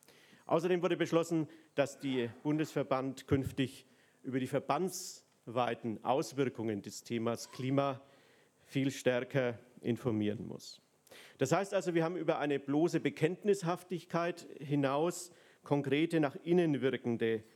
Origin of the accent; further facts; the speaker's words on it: Bavaria, Germany; das hört man mir ja an, hier unmittelbar aus der Nähe komme, Nürnberger Land zu Hause, also gleich im Landkreis östlich.